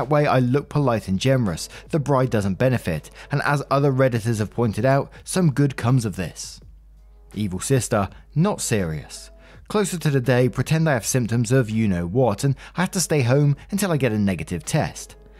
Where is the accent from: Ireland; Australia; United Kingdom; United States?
Australia; Of the four of us, I'm the only one actually born and raised in Australia